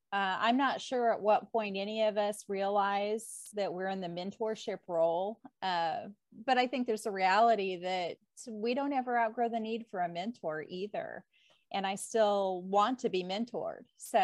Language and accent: English; Kansas, United States; we raised and milked Holstein cows, and that was predominantly what was raised where I grew up in Kansas.